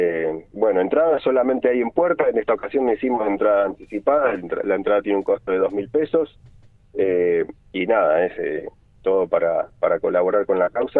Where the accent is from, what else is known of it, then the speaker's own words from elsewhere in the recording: Bahía Blanca, Buenos Aires Province, Argentina; yo la primera vez que vine acá desde Bahía Blanca, que es